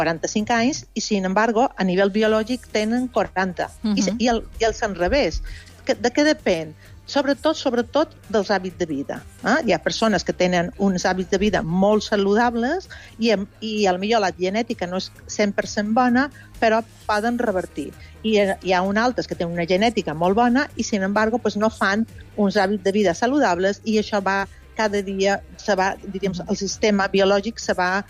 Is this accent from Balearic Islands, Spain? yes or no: yes; Balearic Islands, Spain; now in Girona, Spain; Soc de Mallorca, però estic ara a Girona.